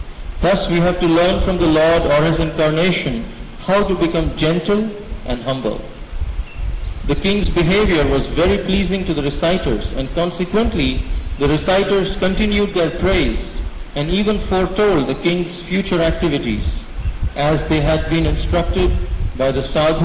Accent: Houston, Texas, United States; just a small introduction. I come from Houston

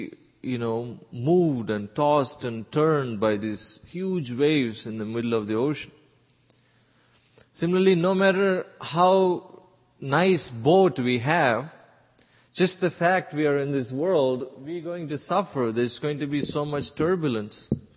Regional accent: Ranipet, Tamil Nadu, India; now in the West; It's like I took a taxi from Chennai to my hometown, Ranipet.

